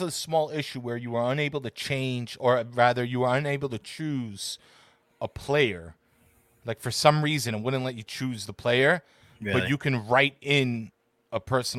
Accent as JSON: {"language": "English", "town": "Monte di Procida", "region": "Campania", "country": "Italy", "said": "I'm a little from the outskirts there. So I'm about a half an hour ride outside of Napoli, Ace Diamond. I'm from Monte di Pricida"}